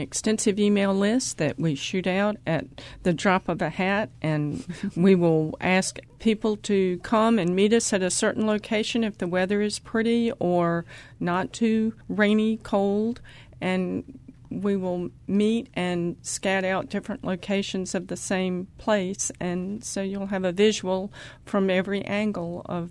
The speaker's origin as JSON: {"language": "English", "town": "Wilmington", "country": "United States", "tie": "born or raised there", "said": "I grew up here in Wilmington, and I studied with Hester Donnelly, who is just a love, and took from her for years."}